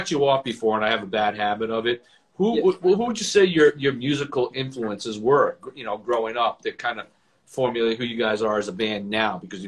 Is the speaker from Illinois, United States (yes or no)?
no; Rhode Island, United States; That's what I grew up with in Rhode Island.